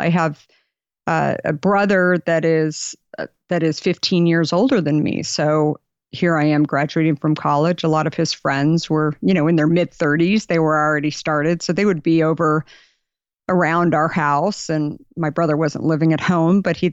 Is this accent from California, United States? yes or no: no; Arizona, United States; You know, I grew up in Arizona. My family, I was the last of five kids, super middle class.